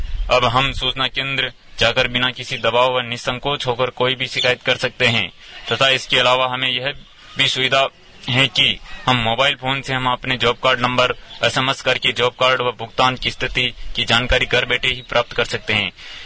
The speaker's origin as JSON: {"language": "Hindi", "town": "Sona", "country": "India", "said": "गाँव सोना का निवासी हूँ।"}